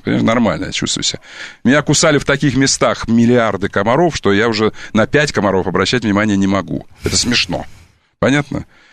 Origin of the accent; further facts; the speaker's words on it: Taiturka, Irkutsk Oblast, Russia; also born or lived in Monino / Omsk; Я вырос до Монино в Тайтурке под Иркутском, где тайга. Где тайга и река Белая.